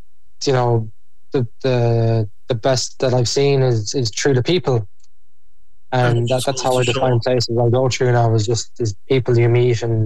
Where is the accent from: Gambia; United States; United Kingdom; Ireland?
Ireland; just being Irish, like, you kind of, when people are giving you something or asking you if you want anything, you're like, ah, no, sure, I'm grand, I'll be fine.